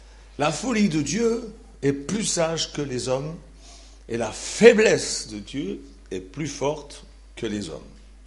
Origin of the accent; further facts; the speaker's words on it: Switzerland; je suis suisse et je sais encore compter.